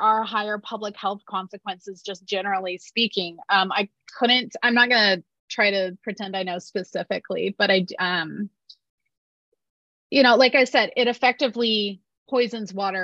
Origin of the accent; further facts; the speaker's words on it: Midwest, United States; now in Washington, United States; Like I said, I'm from the Midwest, and I went to school in St. Louis. You have to have a car.